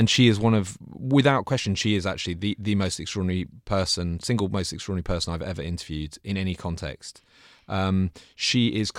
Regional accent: United Kingdom; being an outsider, being a Brit, actually helped a little bit with that.

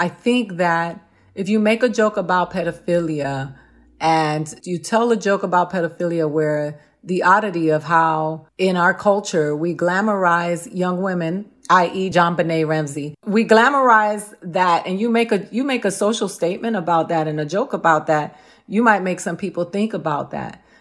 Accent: Puerto Rico; I come from Puerto Rico. I come from Taínos.

